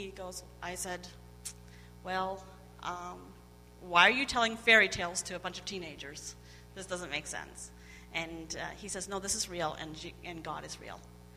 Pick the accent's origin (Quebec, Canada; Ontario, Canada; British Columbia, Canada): Ontario, Canada; moved away as an adult; also born or lived in Peace River, Canada; I'm originally from Ontario. I grew up in Ontario, and then I moved out here in 99 to northern Alberta, the Peace Country, Peace River area, and married.